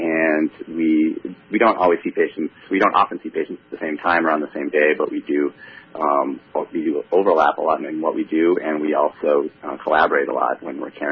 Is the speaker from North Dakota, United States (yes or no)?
yes; North Dakota, United States; Yeah, well, I grew up in North Dakota, and my dad worked for the phone company